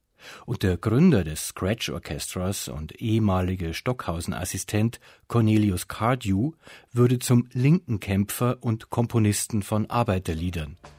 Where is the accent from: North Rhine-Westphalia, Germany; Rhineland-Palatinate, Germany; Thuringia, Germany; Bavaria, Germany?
Bavaria, Germany; Munich; Ich bin ja ein Münchner, ein geborener Münchner.